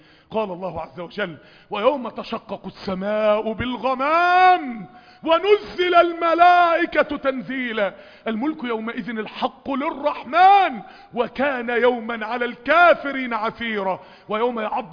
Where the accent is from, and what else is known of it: Mansoura, Dakahlia, Egypt